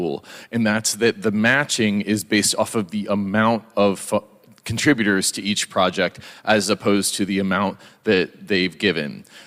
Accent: Boulder, Colorado, United States; in my hometown of Boulder, Colorado, 99% decrease in foot traffic for the downtown was happening

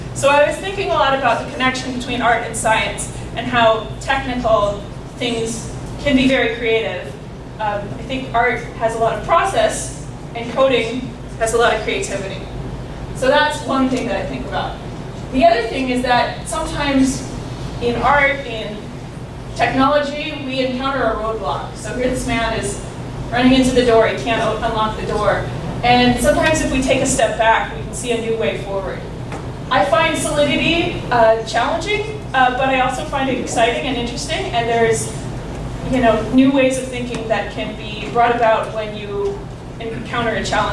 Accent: Montana, United States; now in Tokyo, Japan; I am from Montana in the United States.

